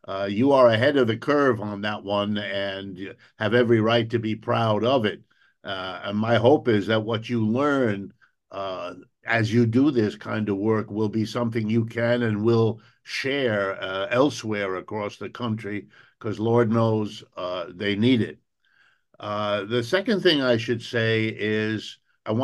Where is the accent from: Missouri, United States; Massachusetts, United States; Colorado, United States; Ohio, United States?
Ohio, United States; Youngstown; born there; I was born not all that far away from you. I was born in Youngstown, Ohio, many years ago, when my father was working in a steel factory